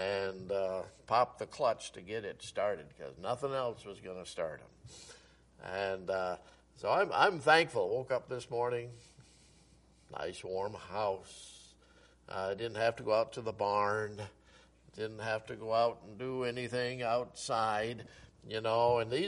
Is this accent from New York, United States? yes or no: yes; New York, United States; Where I was brought up in Western New York, I noted, I have on my phone the weather